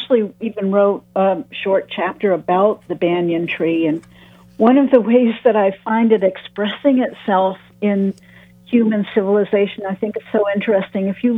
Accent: Ann Arbor, Michigan, United States; Oh, well, you know, I'm a Michigander as well. I'm from Ann Arbor

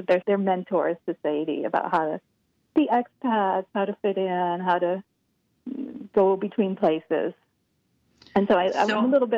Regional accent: Pennsylvania, United States; I'm from Pennsylvania originally, rural Pennsylvania. And we didn't travel really at all.

